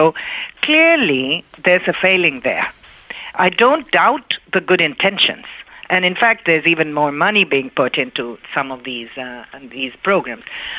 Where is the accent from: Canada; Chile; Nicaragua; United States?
Chile; English is a second language; In Latin America, I'm from Chile, you know, Latin America